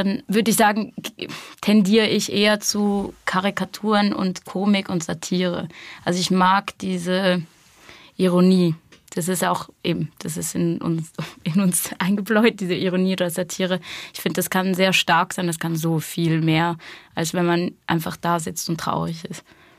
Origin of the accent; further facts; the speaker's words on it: England, United Kingdom; Ich bin Engländerin.